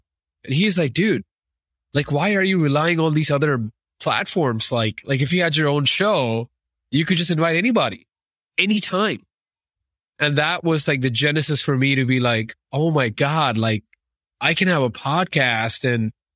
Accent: India; I'm originally from India.

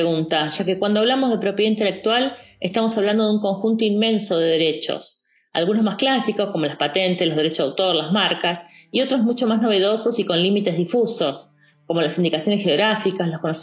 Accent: Argentina; tengo 41 años, soy argentina y vivo en Buenos Aires.

